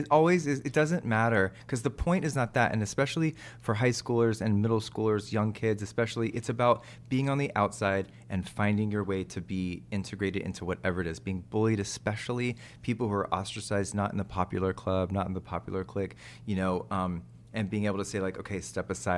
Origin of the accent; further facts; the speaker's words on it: Texas, United States; They said, can you do a Texan accent? And I was like, I'm from Texas.